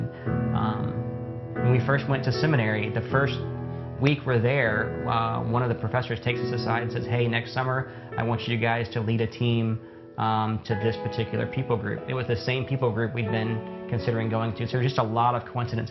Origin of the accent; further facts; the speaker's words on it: Thailand; also born or lived in India; We are both missionary kids. My wife grew up in Venezuela, and I grew up in Thailand and India, mostly Thailand.